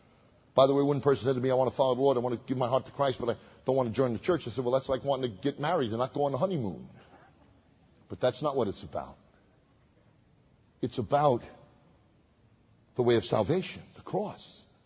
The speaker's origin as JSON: {"language": "English", "town": "Brooklyn", "region": "New York", "country": "United States", "said": "I'm from Brooklyn, so I'm a hugger."}